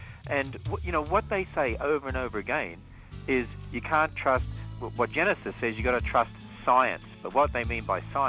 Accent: Australia; look at Australia, because that's my home country.

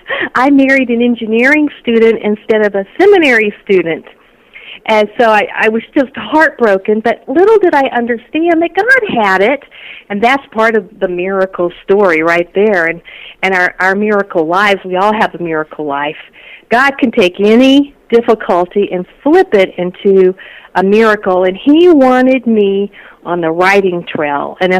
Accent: Texas, United States; You know, I grew up in Texas.

